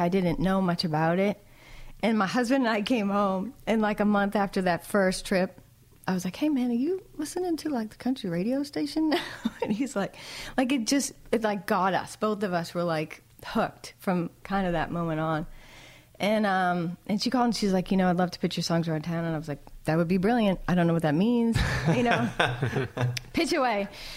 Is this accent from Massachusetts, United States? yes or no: yes; Boston, Massachusetts, United States; my friend Mary Gaucher, who I grew up in the Boston community playing shows